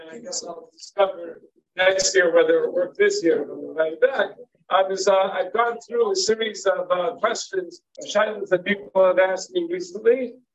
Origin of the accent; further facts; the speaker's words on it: Long Island, New York, United States; I'm also from Long Island, but from further out in the island.